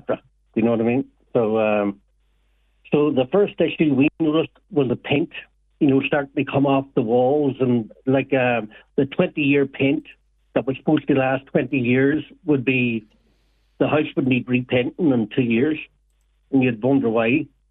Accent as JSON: {"language": "English", "town": "Derry", "region": "Northern Ireland", "country": "United Kingdom", "said": "I'm from Derry, but I got a chance of building a house up beside my mum."}